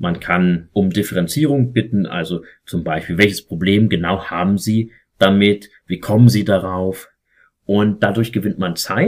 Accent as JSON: {"language": "German", "country": "Germany", "tie": "born or raised there", "said": "Also ich bin selber in der DDR noch ein bisschen aufgewachsen bis zur dritten Klasse"}